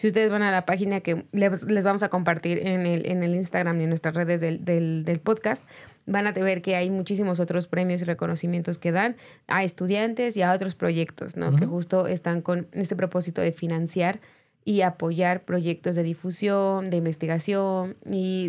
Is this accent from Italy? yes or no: no; Mexico; Que creo que ese es un punto importante, somos de México.